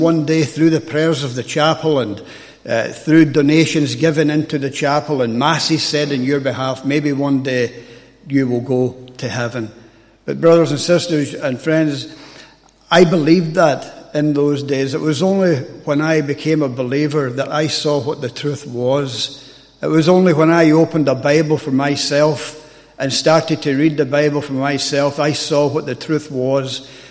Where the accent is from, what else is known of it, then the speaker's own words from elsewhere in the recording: Scotland, United Kingdom; I was born and bred just outside Glasgow. I was born and brought up into a Roman Catholic family.